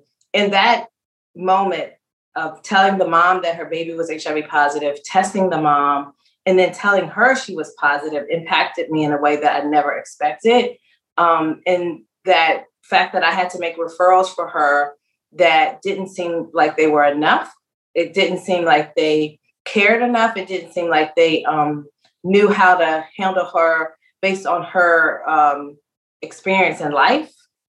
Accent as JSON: {"language": "English", "region": "Georgia", "country": "United States", "lives_now": "Maryland, United States", "said": "I think I live in Maryland, but I'm from Georgia. So I'm definitely a true Southern girl at heart. And just growing up in a small town in a small community"}